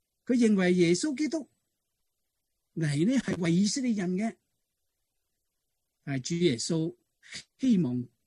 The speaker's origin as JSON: {"language": "Chinese", "country": "China", "said": "用我们中国人的话来讲呢， 家人团聚一起，那种的快乐叫做天门之乐。"}